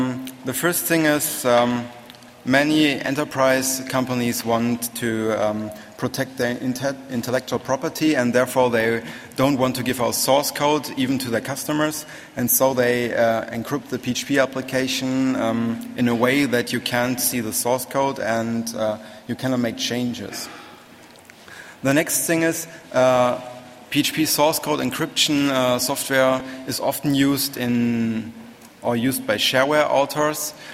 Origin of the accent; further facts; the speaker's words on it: Cologne, North Rhine-Westphalia, Germany; I'm from Cologne in Germany, and I work for approximately 10 years in information security